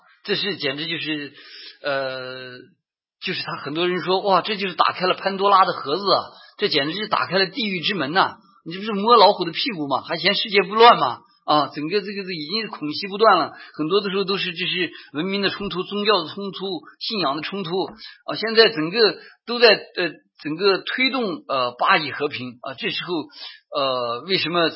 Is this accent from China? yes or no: yes; China; 因为我是从中国来的啊，夕阳崇拜很多的弟兄姐妹也是从中国来的啊，可能我的口音听着大家比较比较容易一点